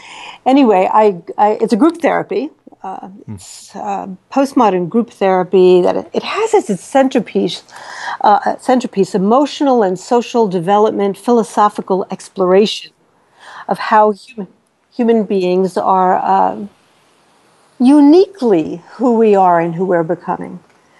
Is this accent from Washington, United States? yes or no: no; New York City, New York, United States; I grew up very poor in the Bronx and then in Brooklyn.